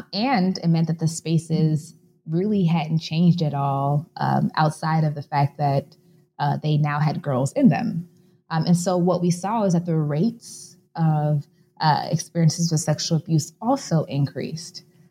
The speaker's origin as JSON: {"language": "English", "town": "Chicago", "region": "Illinois", "country": "United States", "said": "It is in the U.S. I'm from Chicago."}